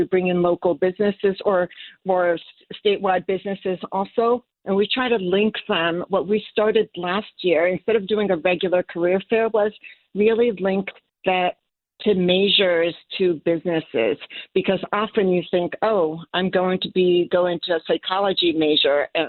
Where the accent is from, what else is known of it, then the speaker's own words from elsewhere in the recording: Japan; also born or lived in London, United Kingdom; I've lived in many cities I grew up in Japan. I went to high school in London. I worked at seven different universities and cities around the country.